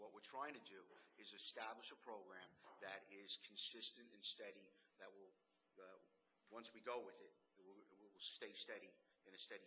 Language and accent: English; New York City, New York, United States; I was born in New York. I lived through New York. I rode the subways back in the 70s and the 80s.